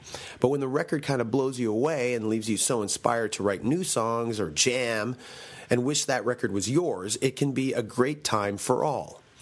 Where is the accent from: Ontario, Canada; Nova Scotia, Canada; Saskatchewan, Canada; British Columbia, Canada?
Ontario, Canada; Toronto; Toronto is my hometown.